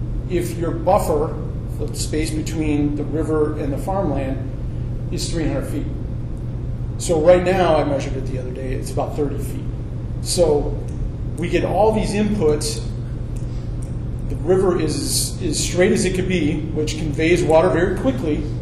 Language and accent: English; Kenosha, Wisconsin, United States; I love Kenosha. I'm from Kenosha, born and raised here.